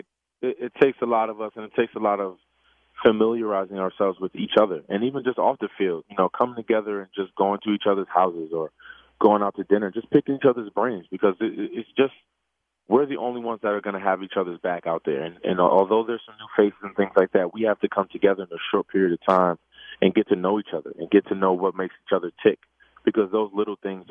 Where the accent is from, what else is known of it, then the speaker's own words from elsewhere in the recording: New York, United States; I'm born and raised in New York, New Jersey area. That nice, flat, long pizza is what I grew up on.